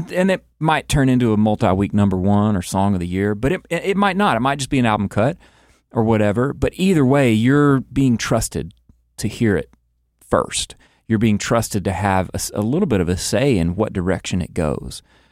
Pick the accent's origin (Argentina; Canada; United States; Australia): United States; Mississippi; I grew up in Mississippi, and I'm actually doing a podcast right now about how Mississippi is the birthplace of America's music.